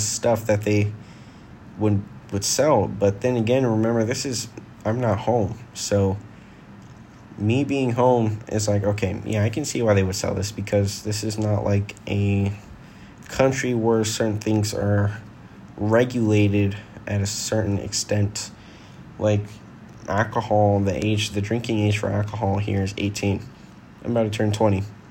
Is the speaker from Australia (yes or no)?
no; Jamaica; And me growing up in Jamaica, it just brought back some feelings.